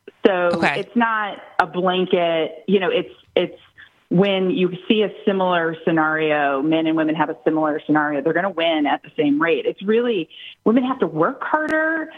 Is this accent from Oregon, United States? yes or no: no; Missouri, United States; I wasn't always in politics, but my home state's Missouri. I got caught the political bug working on a statewide race in Missouri